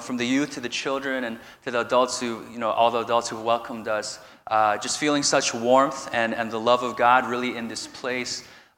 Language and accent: English; United States; growing up in America, we kind of start thinking about even our Christian lives as an individual walk.